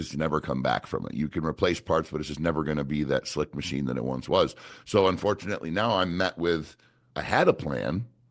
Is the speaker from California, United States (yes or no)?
no; Cato, New York, United States; Where we grew up in Cato, New York, if you weren't cracking a beer by 11 or 12 years old, then you weren't having any fun.